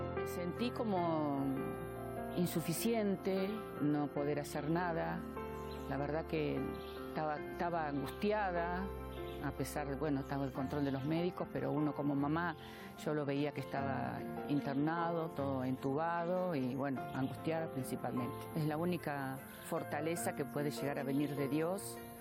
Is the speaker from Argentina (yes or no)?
yes; Buenos Aires, Argentina; soy de Buenos Aires, de Argentina. Hace 40 años que estoy casada, tengo dos hijos.